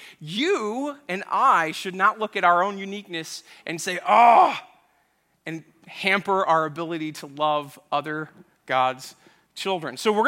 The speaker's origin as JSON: {"language": "English", "country": "United States", "said": "I think as an American, sometimes I look at the situation and say, well, I mean, obviously, I'm a big deal."}